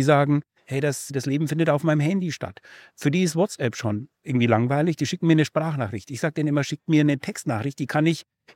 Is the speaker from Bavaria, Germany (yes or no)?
yes; Bavaria, Germany; Ich selber bin Bayer, hört man vielleicht so ein bisschen.